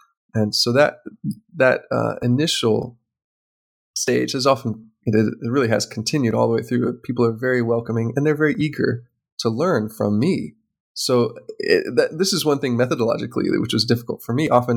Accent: United States; because I'm an American

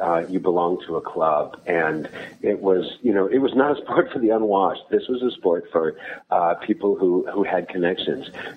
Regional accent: Midwest, United States; And you know, I grew up in the Midwest as well, and absolutely every public park had a tennis court, and that's where I always went to play.

